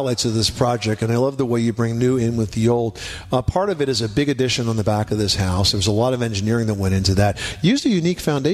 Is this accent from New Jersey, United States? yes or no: yes; New Jersey, United States; he was born and raised in Jersey, just like me, my friend Kevin O'Connor. It's one of the only times being a Jersey boy is good for you.